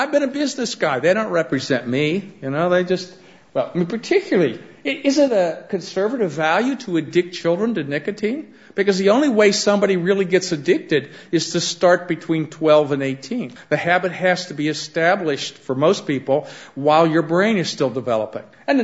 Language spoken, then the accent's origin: English; United States; And I'm sorry, I feel bad as an American, we foisted this on the world.